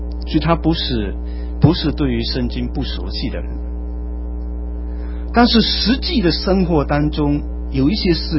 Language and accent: Chinese; Fuzhou, Fujian, China; 那可能是我们福州人。为什么我们福州人世界到处去做什么？